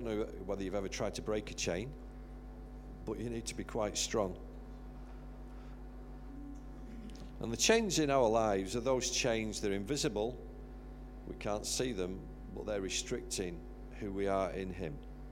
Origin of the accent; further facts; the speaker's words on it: United Kingdom; You know, we're British.